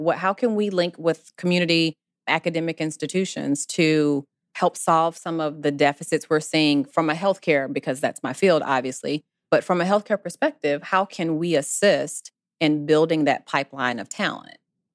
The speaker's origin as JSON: {"language": "English", "town": "Chattanooga", "region": "Tennessee", "country": "United States", "said": "I come from Chattanooga, Tennessee, and it's always known as like a foundry town."}